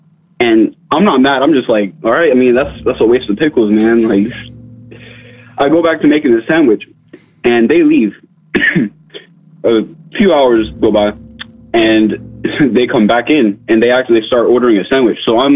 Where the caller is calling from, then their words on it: Tallahassee, Florida, United States; I'm calling from Tallahassee, Florida.